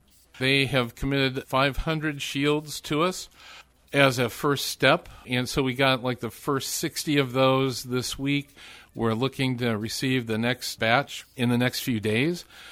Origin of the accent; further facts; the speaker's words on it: Washington, United States; back in Washington State, my home state, and where a good portion of my policing career started.